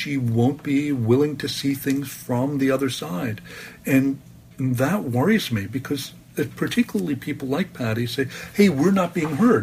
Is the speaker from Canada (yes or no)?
no; New York, United States; I mean, I'm from New York, so I know Trump.